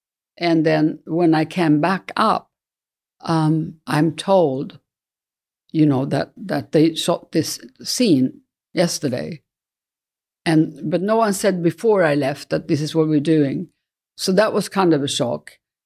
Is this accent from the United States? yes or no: no; Scotland, United Kingdom; accent: Scottish; I did do my own Scottish accent at one point